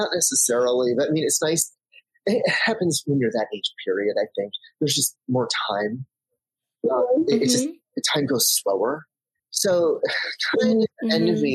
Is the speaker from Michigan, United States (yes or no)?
yes; Michigan, United States; now in Los Angeles, United States; I live in LA. I've been here for about 20 years. I grew up in Michigan on a dirt road outside a very small town that is so small it still doesn't have a traffic light to this day.